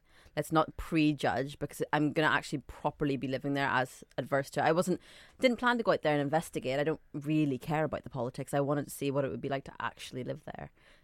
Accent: Northern Ireland, United Kingdom; also born or lived in Sudan / Scotland; now in London, United Kingdom; I always had this identity sort of being Sudanese, growing up in Northern Ireland, then moving to Scotland and now living in London.

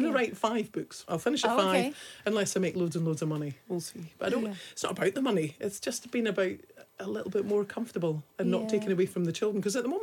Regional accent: Scotland, United Kingdom; Cheapskates, yeah, we're from Scotland.

